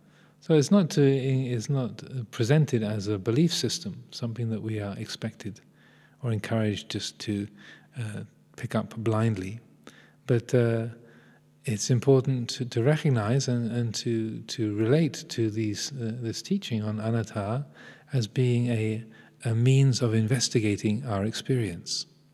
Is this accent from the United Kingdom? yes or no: yes; Tenterden, South East England, United Kingdom; born there; I was born in Kench Hill Hospital, Tenterden, Kent. 1956.